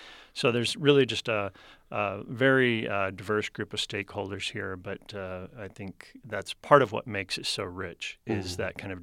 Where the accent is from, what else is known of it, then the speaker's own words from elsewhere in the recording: Arizona, United States; I'm a native of Arizona, fourth generation native, actually.